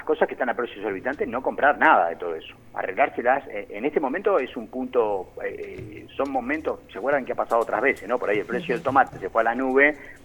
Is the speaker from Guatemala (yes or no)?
no; Argentina; born there; estoy hablando de la Argentina donde yo nací